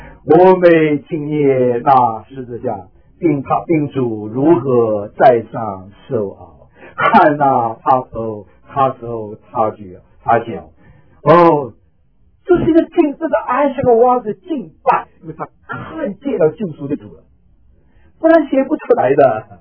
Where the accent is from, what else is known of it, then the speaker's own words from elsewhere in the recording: China; 我是一个 old and big country 的中国那么大的国家，古老国家里出来的，从来不知道耶稣的